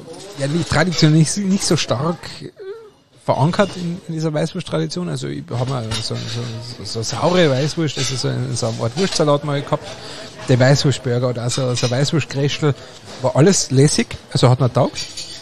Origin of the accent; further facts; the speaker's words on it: Austria; als Österreicher bin ich ja schon immer sehr senfaffin gewesen.